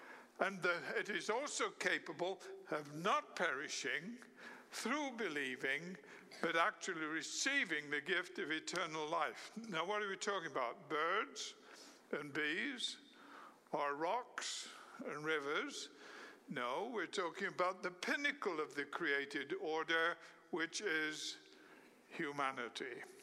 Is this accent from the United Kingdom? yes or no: yes; United Kingdom; now in United States; I'm British, so I was never a great fan of the Declaration of Independence. Frankly, till I came to America, I'd never heard of it.